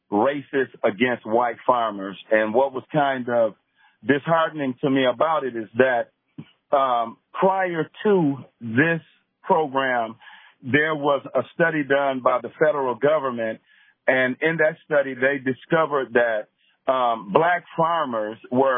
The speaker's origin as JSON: {"language": "English", "town": "Milwaukee", "region": "Wisconsin", "country": "United States", "said": "I'm calling from Milwaukee. I'd like to tell you that I am an African-American male from Milwaukee"}